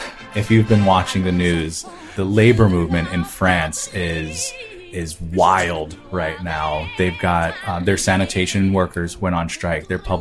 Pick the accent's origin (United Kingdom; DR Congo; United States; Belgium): United Kingdom; England; And that's from, as an English person who hated math class, that is very base.